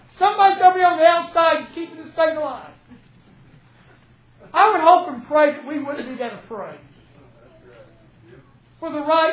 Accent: Indianapolis, Indiana, United States; See, I grew up in Indianapolis. I grew up in a neighborhood that was, what, about a mile and a half from the Speedway, and we were like 150 yards from the airport

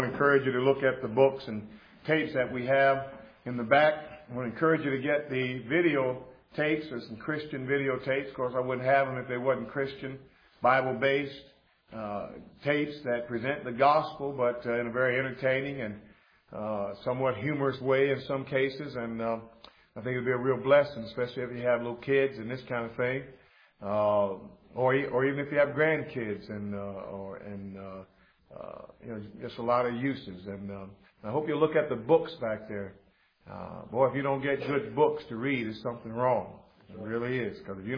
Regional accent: Gary, Indiana, United States; I grew up in Gary, Indiana, and there's not a church in Gary, Indiana that I could recommend anybody to go to.

